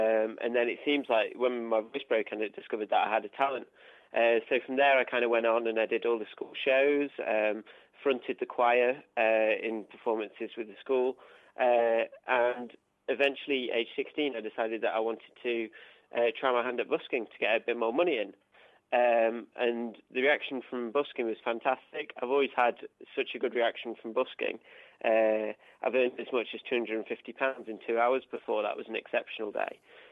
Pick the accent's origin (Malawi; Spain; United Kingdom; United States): United Kingdom; Sheffield, Yorkshire and the Humber; also born or lived in Leeds; now in Newcastle, United Kingdom; I'm not originally from Newcastle, no. I'm actually from I'm a Yorkshire lad. So I was originally born in Leeds and then moved up to Sheffield. And then finally I've ended up in the North East.